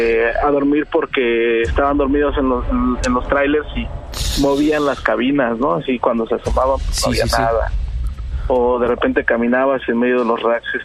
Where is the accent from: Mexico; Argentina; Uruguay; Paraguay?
Mexico; State of Mexico; Yo soy del Estado de México.